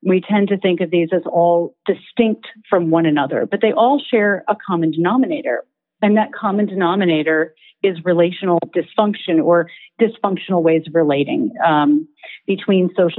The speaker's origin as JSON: {"language": "English", "country": "United States", "moved": "as an adult", "lives_now": "Berlin, Germany", "said": "I'm in Berlin, Germany. I'm an American expat living here. I've been here for about 7 years."}